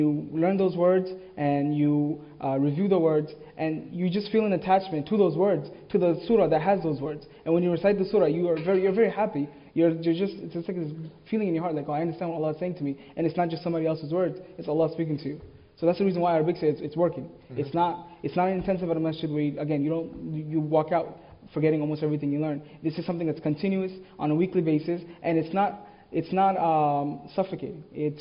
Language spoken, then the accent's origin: English; India; English is a second language; The subcontinent, India.